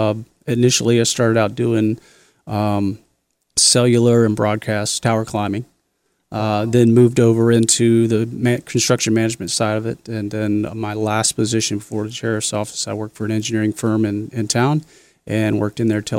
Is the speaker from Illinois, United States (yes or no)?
no; Charles City, Virginia, United States; I grew up mostly in Charles City. And so for me, that was home. I've moved away quite a few times over the years